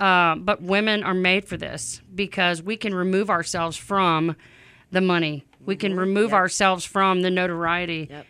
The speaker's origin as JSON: {"language": "English", "region": "Louisiana", "country": "United States", "said": "Right, I have a friend in Louisiana. I'm from Louisiana."}